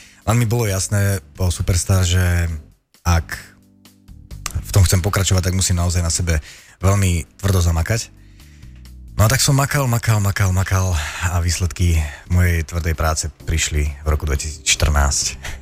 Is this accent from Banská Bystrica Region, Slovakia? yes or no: no; Žilina Region, Slovakia; Rodák zo Žilinského kraja, tak to nazvime. Pochádzam z Oravy, ale v Žiline som strávil 10 rokov svojho života. Som tam študoval na konzervatóriu a potom som tam aj nejaký čas býval